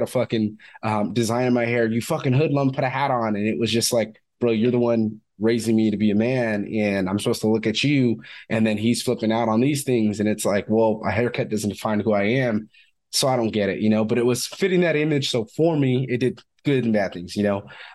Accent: Fresno, California, United States; So a little about me. I'm from Fresno, California, originally. Not really much is going on there.

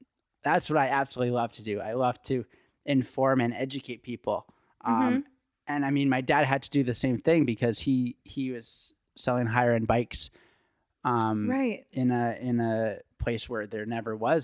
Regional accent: Trail, British Columbia, Canada; hey, I'm from Trail BC, blah, blah, blah. I want to open up a clothing store. How would I get in contact with your Western Canadian sales rep?

